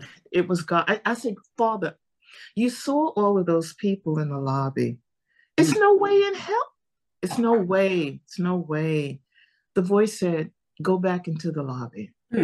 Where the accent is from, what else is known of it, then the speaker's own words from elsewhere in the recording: New York City, New York, United States; born there; I was born in New York City, Presbyterian Hospital, August 24th, 1952.